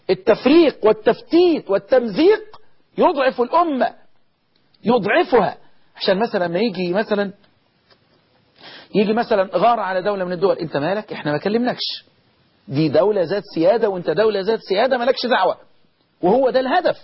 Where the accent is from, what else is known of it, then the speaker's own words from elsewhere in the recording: Egypt; اللهم احفظ بلدنا مصر